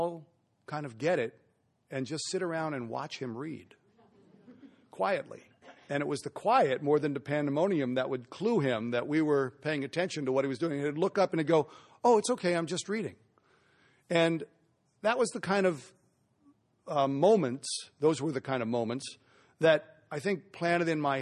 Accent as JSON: {"language": "English", "town": "Belmont", "region": "California", "country": "United States", "tie": "born or raised there", "said": "When I grew up in San Mateo in Belmont, I grew up reading Herb Cain every day in the Chronicle."}